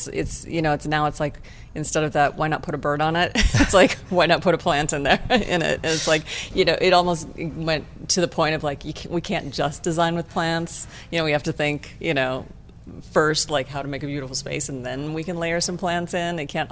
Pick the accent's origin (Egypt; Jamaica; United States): United States; Montana; I mean, I come from Montana. I was always surrounded by nature and a gardener, you know, my mother.